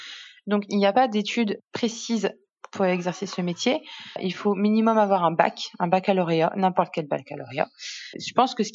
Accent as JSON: {"language": "French", "region": "Grand Est", "country": "France", "tie": "born or raised there", "said": "je ne suis pas native d'ici, je suis native des Ardennes. Donc dans le 08, dans le nord de la France."}